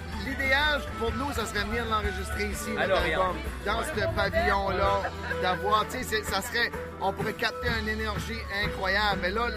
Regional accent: New Brunswick, Canada; Nous, on est des Acadiens, on est tous nés en Acadie, donc on est des francophones parce que c'est sûr que l'Acadie, Nouveau-Brunswick, a la particularité d'être bilingue, mais nous, on est du côté francophone de l'Acadie.

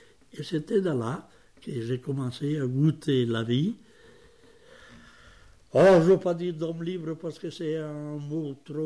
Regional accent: Italy; Moi, je viens de l'Italie, et où j'étais en Italie, même que j'étais pauvre, et mais j'avais mon appartement en ville

